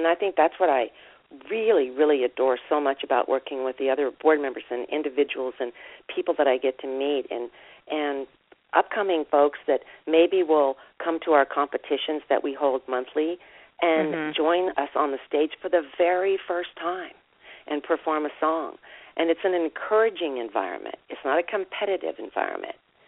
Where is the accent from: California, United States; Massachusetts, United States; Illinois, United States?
California, United States; Vallejo; in particular is the Vallejo Community Arts Foundation. I'm on their board of trustees, and that's my hometown.